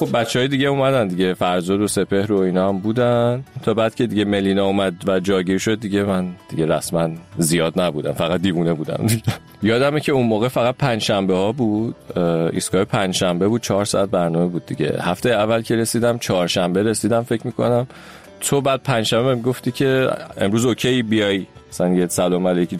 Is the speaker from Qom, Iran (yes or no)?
no; Isfahan, Iran; born there; من اصفهان به دنیا اومدم.